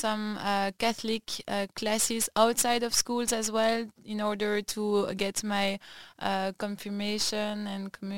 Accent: Brussels, Brussels-Capital Region, Belgium; I was born in Belgium, in Brussels, and that's also where I grew up. I have lived my whole life in Belgium, only traveled for my studies from time to time, but beside that, that's where I come from.

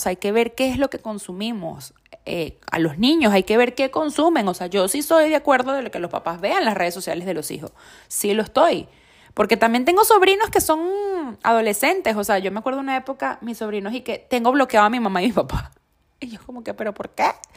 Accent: Venezuela; moved away; hacer amigos luego de que yo salí de Venezuela me ha costado muchísimo

